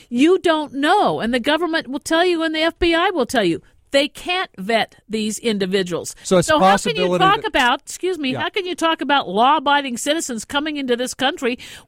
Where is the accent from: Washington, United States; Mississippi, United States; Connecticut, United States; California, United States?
California, United States; I grew up in Southern California.